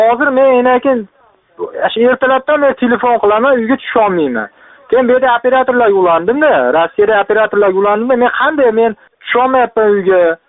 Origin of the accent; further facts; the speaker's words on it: Andijan, Andijan Region, Uzbekistan; Men Andijondan, Andijon, Farg'ona vodiysi, Andijon viloyatidanman desam.